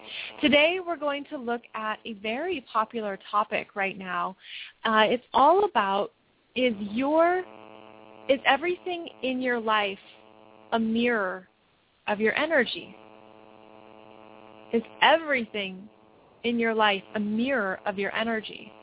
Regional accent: United States; I'm an American, so of course I have that immediate connection to some of the big things that are happening in the world and in my own country.

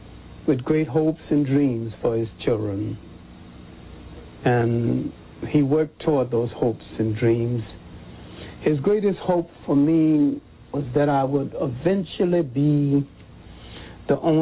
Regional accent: Columbus, Georgia, United States; also born or lived in Union Springs, Alabama; 1915. And I grew up in a mill town called Columbus, Georgia, near Fort Benning, the big army post.

